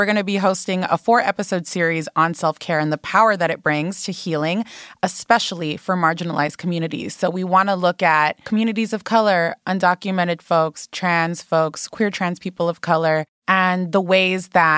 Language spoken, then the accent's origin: English; Los Angeles, California, United States; I'm born and raised in Los Angeles. I am a third-generation Mexican-American. I identify as a Chicana